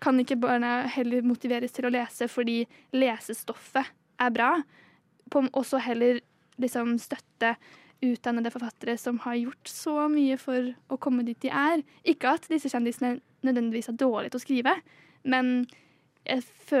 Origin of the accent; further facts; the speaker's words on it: Sarpsborg, Østfold, Norway; moved away as an adult; now in Oslo, Norway; Da jeg flyttet hjemmefra for nesten 2 år siden, da jeg flyttet fra Sarpsborg til Oslo for å studere